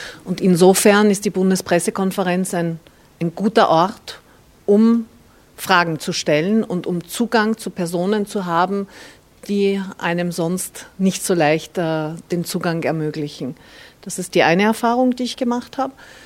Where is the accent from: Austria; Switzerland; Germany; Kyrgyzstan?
Austria; bei uns in Österreich heißt das Ministerrat